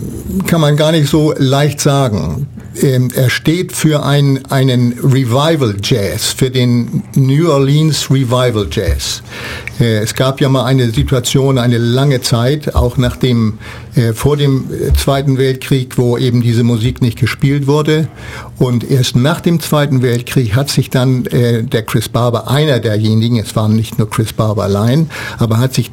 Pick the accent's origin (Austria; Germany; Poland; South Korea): Germany; Northern Germany; accent: North German; Wie man aus meiner Stimme entnehmen kann, bin ich Norddeutscher.